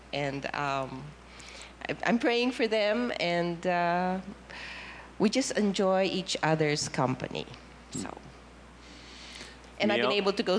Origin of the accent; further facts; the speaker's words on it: Philippines; So I'm from the Philippines